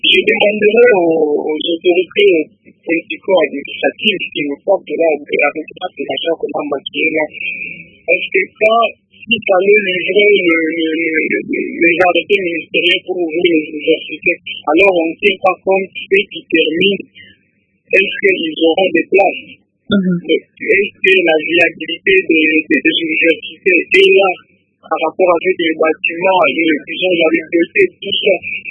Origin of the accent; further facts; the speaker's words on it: Kalemie, Tanganyika, DR Congo; ici chez nous à Calémi, bon, c'est une nouvelle ville